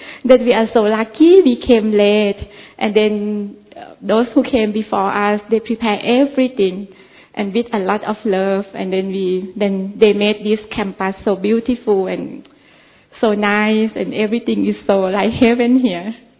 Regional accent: Thailand; English is a second language; I'm from Thailand.

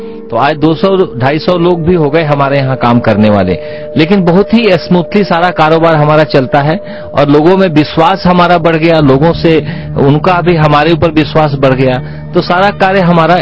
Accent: Bihar, India; now in Tarapur, India; ऐसे मेरा native place तो बिहार है, मैं बॉम्बे में तारापुर में रहता हूँ।

